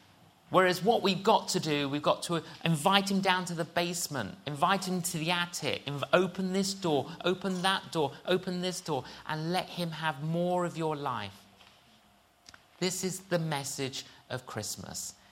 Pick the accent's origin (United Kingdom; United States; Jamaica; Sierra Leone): United Kingdom; London; I grew up in London.